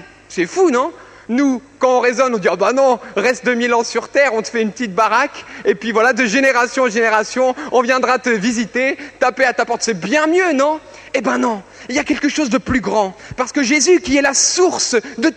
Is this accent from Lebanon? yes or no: yes; Lebanon; Oui, je suis libanais, mais avant tout, je suis chrétien.